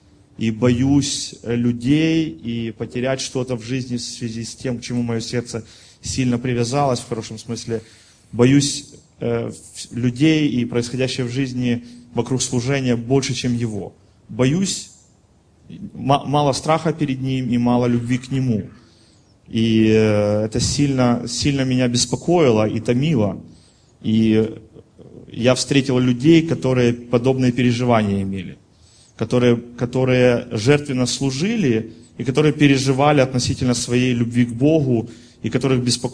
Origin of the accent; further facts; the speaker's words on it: Kyiv, Ukraine; я сам из Киева, и у меня есть своя комната, квартира.